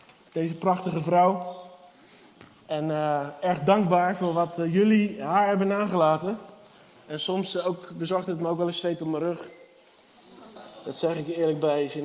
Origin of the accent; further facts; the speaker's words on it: Rotterdam, South Holland, Netherlands; also born or lived in Barendrecht; We komen uit Rotterdam-Zuid. We wonen in Rotterdam-Zuid. Ik ben een deel van mijn leven opgegroeid in Barendrecht. Hier aan de andere kant van de sloot. En nu wonen we al een tijdje in Rotterdam.